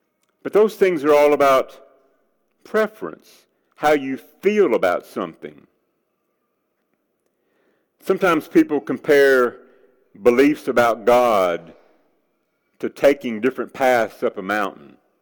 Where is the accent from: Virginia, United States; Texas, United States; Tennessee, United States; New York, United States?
Tennessee, United States; Nashville; See, I grew up in Nashville, the home of country music.